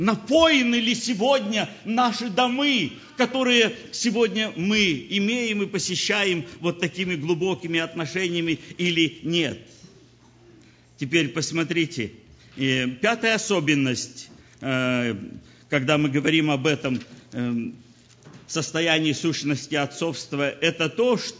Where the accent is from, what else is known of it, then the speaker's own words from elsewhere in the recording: Ukraine; я украинец по принадлежности национальной.